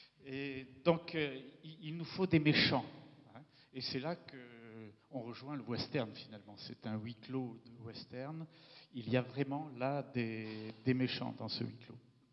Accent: Clermont-Ferrand, Auvergne-Rhône-Alpes, France; de ma ville natale, Clermont-Ferrand

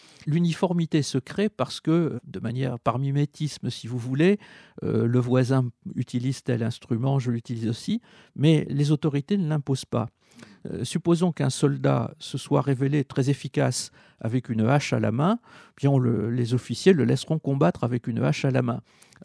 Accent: Carthage, Tunis Governorate, Tunisia; born there; parce que je suis né à Carthage.

